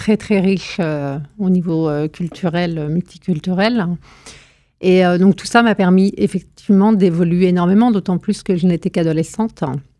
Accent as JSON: {"language": "French", "town": "Saint-Ouen", "country": "France", "tie": "born or raised there", "said": "Alors moi, j'ai grandi effectivement dans le Saint-Ouen, un tout petit village de 200 habitants. Je viens d'un milieu populaire français, milieu ouvrier."}